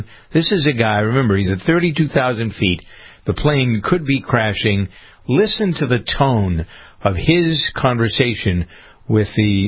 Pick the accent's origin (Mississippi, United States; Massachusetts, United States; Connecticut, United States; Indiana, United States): Massachusetts, United States; Boston; Being a Bostonian, living here all my life, I don't find Boston to be a fascinating.